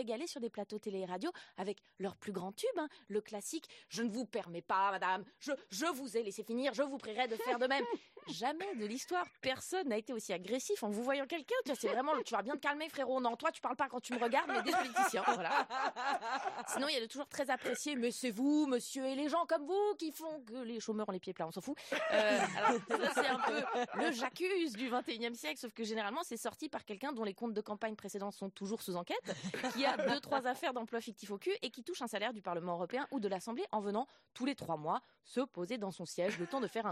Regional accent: Switzerland; parce que ça n'existe pas chez moi, en Suisse

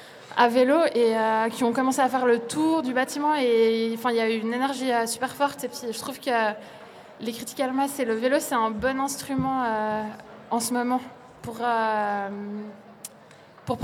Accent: Switzerland; je viens de Suisse

